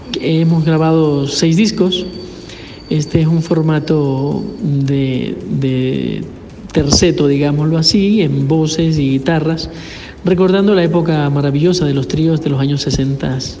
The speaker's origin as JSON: {"language": "Spanish", "region": "Manabí", "country": "Ecuador", "said": "Como nosotros somos de origen manabita, quisimos adoptar un nombre que se identifique con nuestra tierra"}